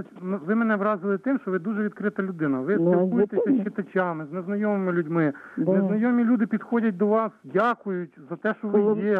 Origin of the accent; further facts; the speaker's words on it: Khmelnytskyi Oblast, Ukraine; я сам родом з Хмельницької області.